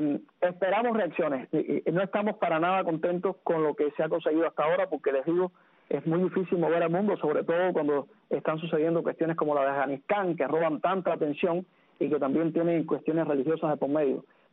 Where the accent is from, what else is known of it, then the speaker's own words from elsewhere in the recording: Cuba; moved away; como pueblo cubano que somos también desde el exilio